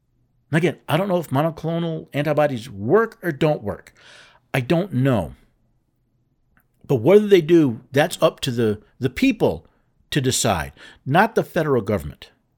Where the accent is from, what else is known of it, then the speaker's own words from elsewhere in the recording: Tennessee, United States; Senator Marsha Blackburn of Tennessee. That's right, my home state.